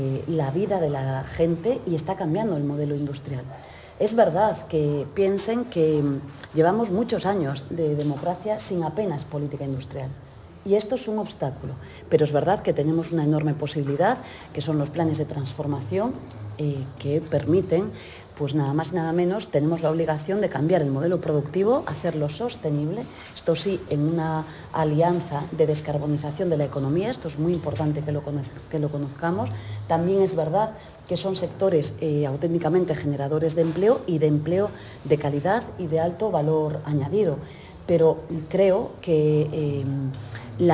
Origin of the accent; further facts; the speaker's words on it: Ferrol, Galicia, Spain; Yo soy de Ferrol, conozco, tengo los datos de la carga de trabajo de Cádiz.